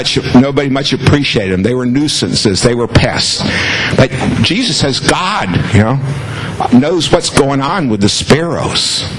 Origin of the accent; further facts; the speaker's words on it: Orlando, Florida, United States; I grew up in Orlando, and back then the bus street was Pine Street, which is just a block north of Church Street.